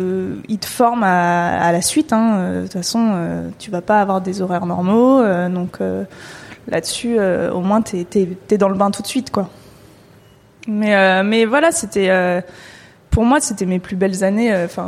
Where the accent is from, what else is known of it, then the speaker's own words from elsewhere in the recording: Île-de-France, France; moi, je viens de banlieue, et même si je suis pas loin de Paris. Ça reste la campagne là où je suis, enfin là où j'ai grandi